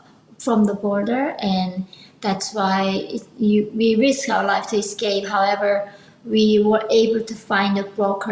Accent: North Korea; Yeah, so I was born in North Korea in 1993 when I was growing up there.

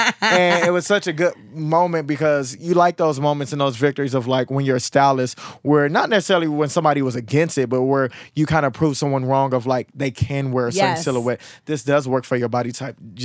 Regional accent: Compton, California, United States; I'm from Compton, and we call them coochie cutters.

